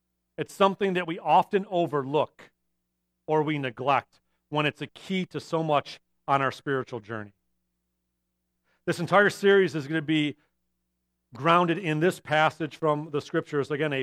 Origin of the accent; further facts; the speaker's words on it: Michigan, United States; Now, I'm born and raised in Michigan, so I'm not surprised that it snowed yesterday and it might snow today.